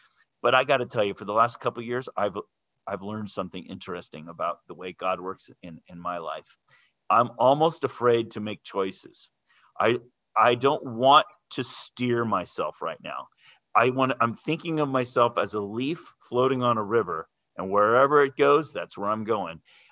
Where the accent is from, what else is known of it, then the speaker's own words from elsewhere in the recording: California, United States; And I grew up in Northern California.